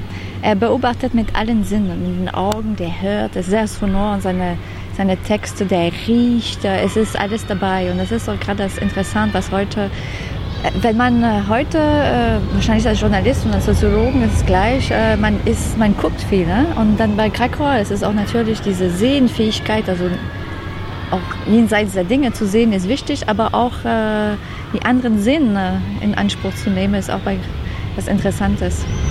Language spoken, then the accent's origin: German; Canada; aber in normalen Fällen als Kanadier darf man nicht mehr als 3 Monate im Jahr im Schengen sein, sich aufhalten.